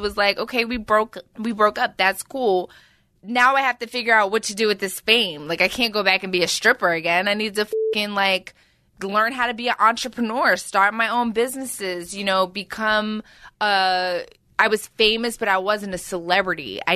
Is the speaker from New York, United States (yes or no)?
no; Philadelphia, Pennsylvania, United States; I lived in a one-bedroom apartment with my mom. I grew up very poor in South Philly.